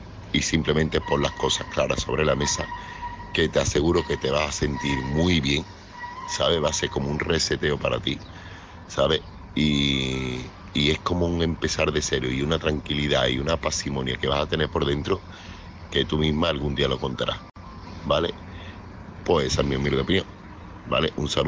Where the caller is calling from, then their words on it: Seville, Andalusia, Spain; corresponsal de Sevilla.